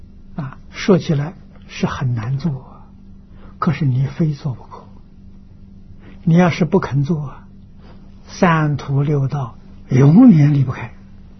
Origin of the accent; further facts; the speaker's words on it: China; 这两种啊，我们中国人叫它做成见